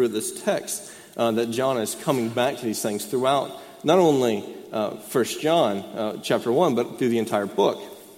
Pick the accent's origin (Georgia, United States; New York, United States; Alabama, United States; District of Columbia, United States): Georgia, United States; I'm actually from here. I grew up in Gwinnett County, just about 30 minutes from here. And so I'm an Atlanta boy.